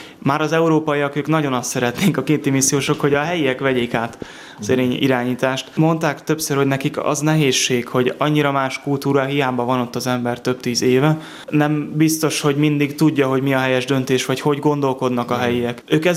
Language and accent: Hungarian; Budapest, Hungary; Én 1996-ban születtem, itt Budapesten nőttem föl.